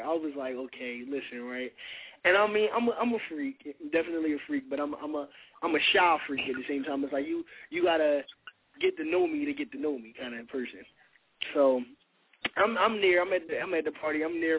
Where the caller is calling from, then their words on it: Philadelphia, Pennsylvania, United States; I'm calling from Philly.